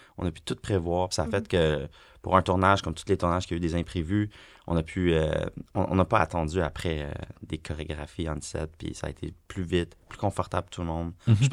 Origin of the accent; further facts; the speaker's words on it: Quebec, Canada; comme moi d'où je viens, comme la banlieue de Rive-Nord, puis de Montréal